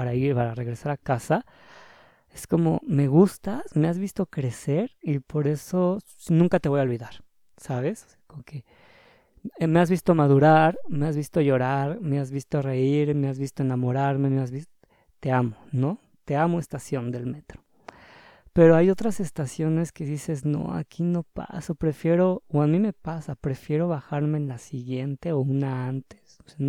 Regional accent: Mexico City, Mexico; Perdón, soy chilango.

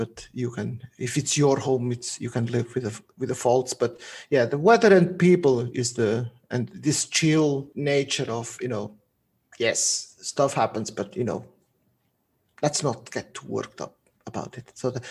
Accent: Zurich, Switzerland; English is a second language; also born or lived in Portugal; I grew up in Switzerland most of my life, so this very strong Zurich accent keeps popping up in Germanic languages.

